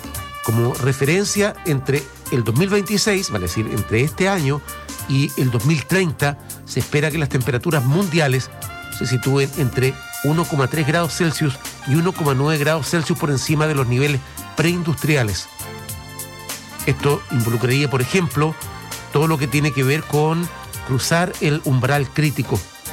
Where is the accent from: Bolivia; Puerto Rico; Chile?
Chile; lo que nos interesa, por supuesto, como chilenos